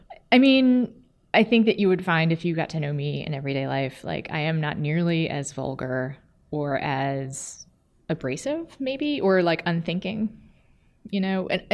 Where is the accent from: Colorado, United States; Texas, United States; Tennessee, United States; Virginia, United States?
Texas, United States; And I'm from Texas and I know what that is